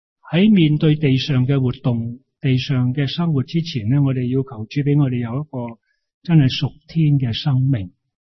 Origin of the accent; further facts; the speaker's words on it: China; 本来这样讲嘢呢，我们中国人不会这样讲